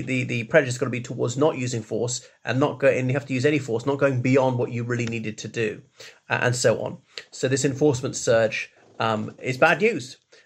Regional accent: Ireland; from Ireland.

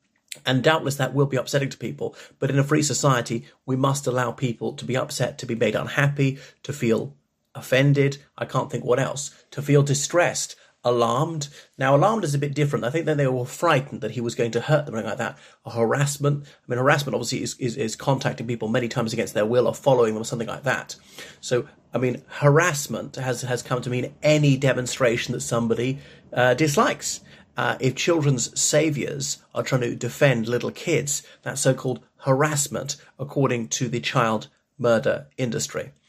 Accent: Ireland; from Ireland.

